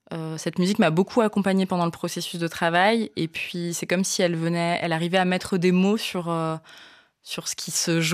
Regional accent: France; je suis une femme métisse, je suis française, d'un père camerounais et d'une mère française.

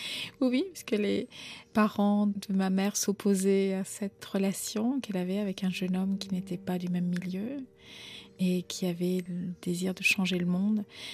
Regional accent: Argentina; also born or lived in Havana, Cuba; Je suis née à La Havane, ça je le sais. Sous quelle identité, je ne sais pas, je l'ignore. Je suis arrivée en Argentine très très tôt et j'ai été inscrite comme étant née en Argentine.

